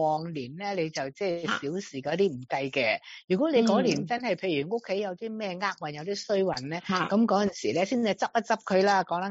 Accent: China

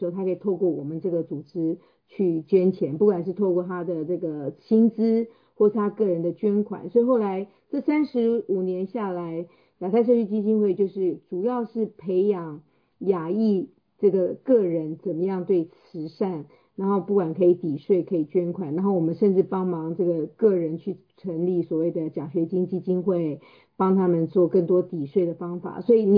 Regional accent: Taiwan; now in United States; 那我从台湾来，所以我自己在台湾念书的时候

